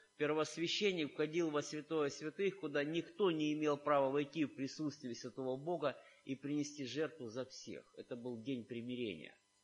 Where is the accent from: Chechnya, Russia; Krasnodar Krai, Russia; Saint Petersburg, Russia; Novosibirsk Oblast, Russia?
Krasnodar Krai, Russia; Novorossiysk; also born or lived in Siberia; Я люблю свой город, мне нравится Новороссийск. Я родился и вырос в Новороссийске. Даже когда я был, жил в Сибири, я тосковал.